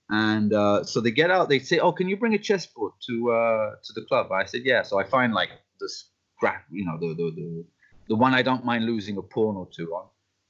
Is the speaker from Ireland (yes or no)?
no; France; also born or lived in United Kingdom; because the thing is, I was born in the UK, but I grew up in France.